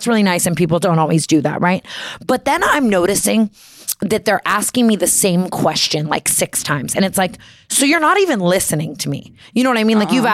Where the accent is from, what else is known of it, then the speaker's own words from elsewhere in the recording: Las Vegas, Nevada, United States; like I'm from Las Vegas.